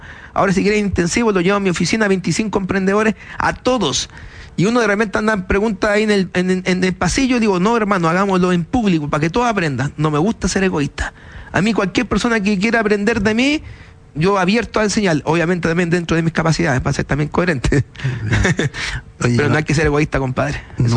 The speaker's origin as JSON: {"language": "Spanish", "town": "Puente Alto", "region": "Santiago Metropolitan", "country": "Chile", "said": "Yo vengo de Puente Alto, estoy organizando para hacer clases a la gente de Puente Alto"}